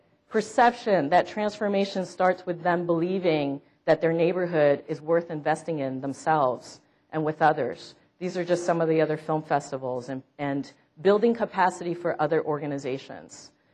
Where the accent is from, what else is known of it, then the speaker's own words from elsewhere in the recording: New York, United States; I'm a New Yorker who got to take this picture lying between the buildings.